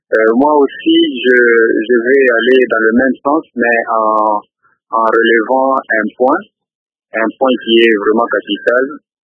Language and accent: French; DR Congo; ici chez nous au Congo